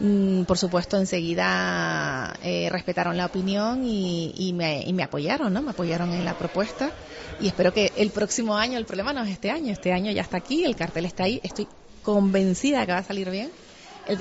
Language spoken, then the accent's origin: Spanish; Artenara, Canary Islands, Spain; estuve en Artenara, en mi pueblo, el otro día